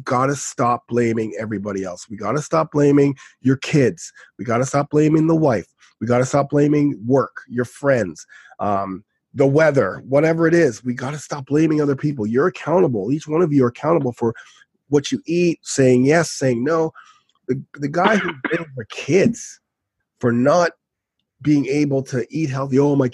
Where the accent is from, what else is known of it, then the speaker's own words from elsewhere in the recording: Canada; And for us Canadians, we kind of hop on the U.S. Thanksgiving because there's football